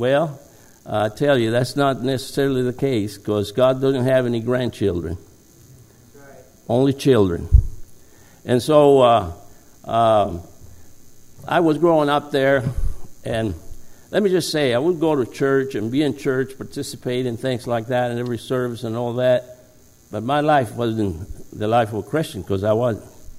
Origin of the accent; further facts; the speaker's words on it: Argentina; English is a second language; now in United States; So when people ask me about my accent, I say I'm a southerner.